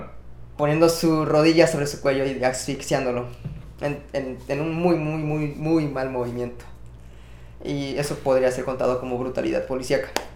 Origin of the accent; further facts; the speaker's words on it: Mexico; Todos somos mexicanos, hermano.